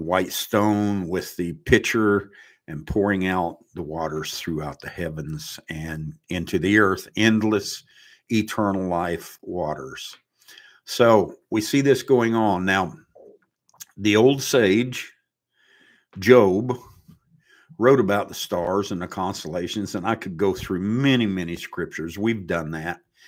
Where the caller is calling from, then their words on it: Dayton, Ohio, United States; I'm broadcasting from Dayton, Ohio.